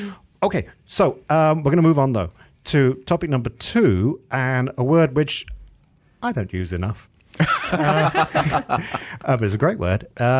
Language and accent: English; Malaysia; I'm not a Malaysian who is particularly enthralled by things Australian.